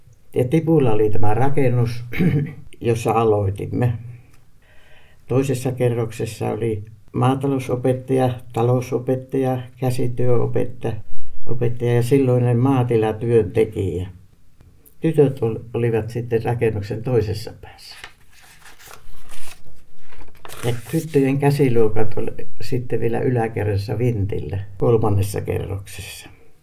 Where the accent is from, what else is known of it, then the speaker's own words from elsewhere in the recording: Reisjärvi, North Ostrobothnia, Finland; Reisjärveltä